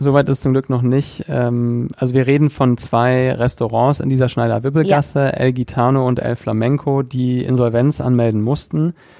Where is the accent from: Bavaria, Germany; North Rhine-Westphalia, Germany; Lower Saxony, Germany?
North Rhine-Westphalia, Germany; Meerbusch; Also ich komme aus Strümp, ein Stadtteil von Meerbusch